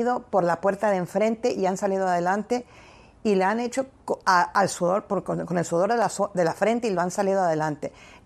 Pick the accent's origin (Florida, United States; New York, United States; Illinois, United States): Illinois, United States; born there; Porque nací en Illinois, ellos tuvieron la labor y la tarea de asegurarse que yo, así como mis hermanos que me siguen, yo soy la mayor de tres, que siempre tuviésemos el amor a nuestra cultura, a nuestras raíces y que habláramos español.